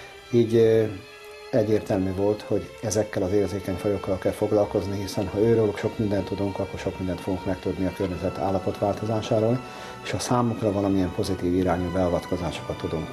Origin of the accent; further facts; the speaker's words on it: Sopron, Győr-Moson-Sopron, Hungary; ezért soproniként megélni és életet élni, azt hiszem, hogy egy semmivel össze nem hasonlítható élmény